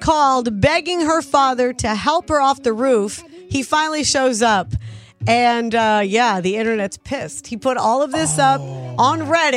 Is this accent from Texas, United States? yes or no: yes; Texas, United States; I grew up in Texas, grew up in the South, around guns my whole life.